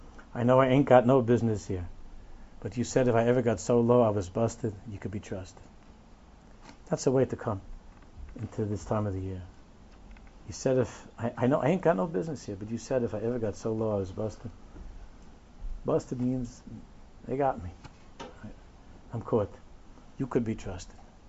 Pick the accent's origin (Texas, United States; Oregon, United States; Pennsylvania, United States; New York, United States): New York, United States; Queens; from the time when I was growing up in Queens.